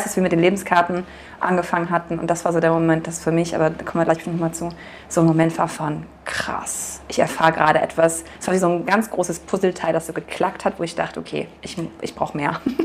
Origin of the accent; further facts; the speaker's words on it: Cologne, North Rhine-Westphalia, Germany; ich komme ursprünglich aus Köln